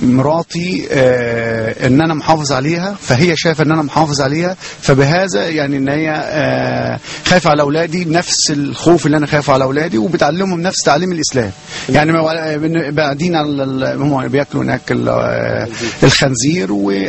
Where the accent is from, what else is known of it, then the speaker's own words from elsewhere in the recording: Kafr El Zayat, Gharbia, Egypt; moved away as an adult; now in Sharm El Sheikh, Egypt; انا من كفر الزيات.